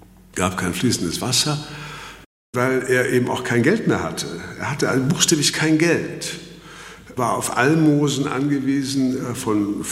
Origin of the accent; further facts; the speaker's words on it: Saxony-Anhalt, Germany; Ich bin ja auf dem Lande aufgewachsen bei meinen Großeltern, die einen großen Hof hatten, einen großen Bauernhof, also ein Rittergut nannte man das, in Sachsen, Thüringen. In dem Zwickel zwischen Sachsen und Thüringen ist das kleine Sachsen-Anhalt und da komme ich her. Bin also in den letzten Kriegsjahren geboren.